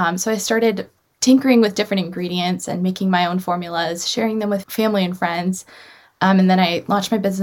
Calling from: Seattle, Washington, United States; I'm calling from Seattle, Washington

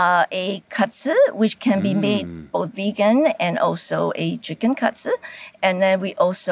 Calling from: New York City, New York, United States; I'm calling from New York City.

